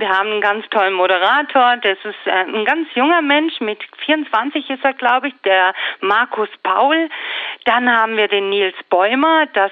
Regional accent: Spaichingen, Baden-Württemberg, Germany; now in Denkingen, Germany; Ich bin eigentlich ein Kind aus der Region, ein bisschen weiter weg. Ich bin aus dem Landkreis Tuttlingen, bin eine gebürtige Speicheringerin und wohne jetzt in Denkingen. Und ich kann tatsächlich auch Schwäbisch schwätzen, wenn ich will.

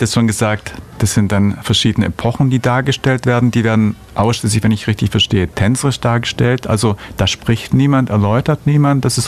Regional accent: Ulm, Baden-Württemberg, Germany; gut, ich bin aus Ulm

